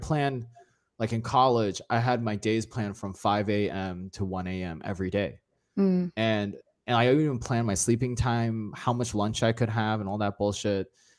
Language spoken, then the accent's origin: English; United States; because I can say this because I'm Asian American.